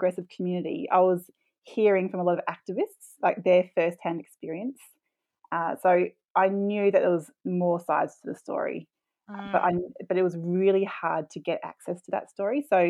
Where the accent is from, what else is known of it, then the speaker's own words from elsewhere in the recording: Brisbane, Queensland, Australia; moved away as an adult; I grew up in Brisbane, and I left Brisbane when I was 18